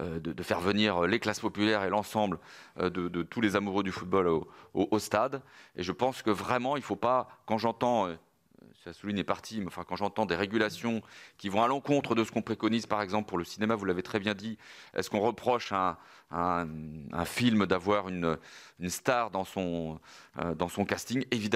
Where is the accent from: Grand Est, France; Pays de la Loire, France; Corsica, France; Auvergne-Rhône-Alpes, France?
Pays de la Loire, France; Je suis du Maine-et-Loire